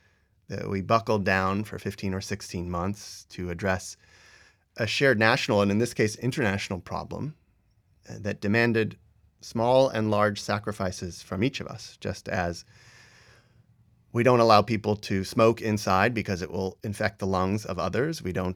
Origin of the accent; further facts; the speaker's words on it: United States; As an American or as a political theorist, I tend to like free markets.